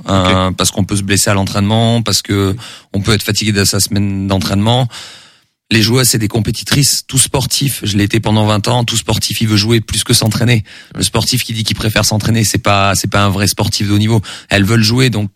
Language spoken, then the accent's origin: French; South-West France, France; je viens du Sud-Ouest et on a des vraies valeurs dans la vie, dans le sport.